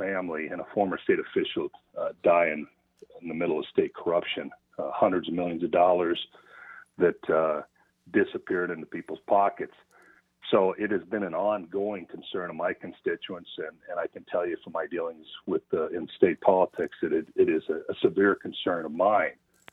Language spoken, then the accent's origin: English; Sioux Falls, South Dakota, United States; also born or lived in Salem / Mitchell; I'm a fourth-generation South Dakotan. I was born in Sioux Falls and then raised in the Sioux Falls, Salem, and Mitchell area.